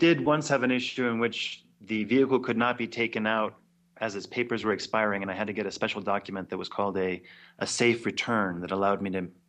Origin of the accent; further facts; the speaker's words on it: Louisiana, United States; now in Mexico; We're both from Louisiana, and we met down here.